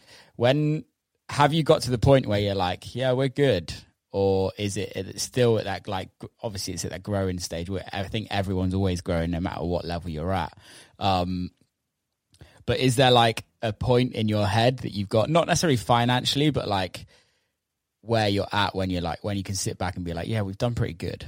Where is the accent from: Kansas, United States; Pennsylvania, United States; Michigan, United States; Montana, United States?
Michigan, United States; Detroit; And I guess growing up in Detroit, that's kind of all you see.